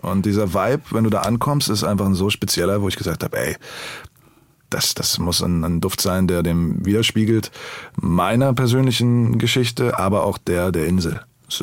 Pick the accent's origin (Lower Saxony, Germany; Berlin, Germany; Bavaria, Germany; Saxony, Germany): Berlin, Germany; Ob es Berlin Soul ist, die Seele Berlins, diese Hommage an unsere Heimat oder meine Heimatstadt, an die Familie. Weil uns Berlinern wird ja mal gesagt